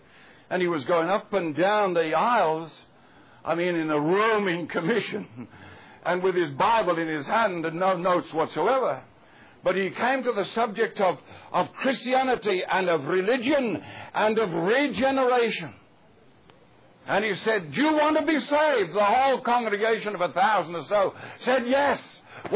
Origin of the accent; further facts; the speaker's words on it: England, United Kingdom; I'm English. You very well know that I am. I can't be anything else because I'm an Englishman. The blood of an Englishman's in my veins.